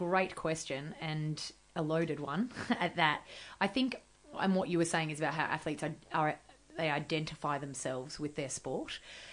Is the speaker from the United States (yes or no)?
no; Australia; especially being Australian